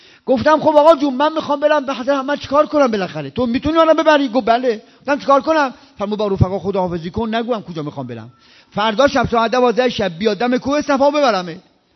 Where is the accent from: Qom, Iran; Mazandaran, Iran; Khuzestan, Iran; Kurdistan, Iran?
Khuzestan, Iran; Ahvaz; قلت من الاهواز، من از بچه اهوازم.